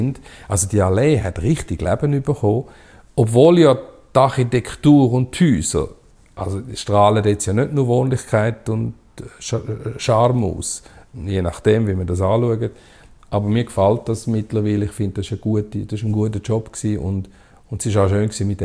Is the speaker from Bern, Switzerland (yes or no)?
no; Schaffhausen, Switzerland; ich komme ja aus Schaffhausen und dort hat es ja viele auch ländliche Gegenden und Restaurants und so.